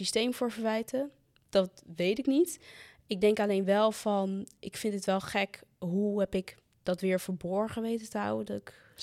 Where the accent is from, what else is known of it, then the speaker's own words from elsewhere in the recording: Ethiopia; Dutch is a second language; now in Netherlands; ik ben geadopteerd. Ik heb biologische ouders ergens anders. Ik heb echt een verhaal. Ik kom uit Ethiopië.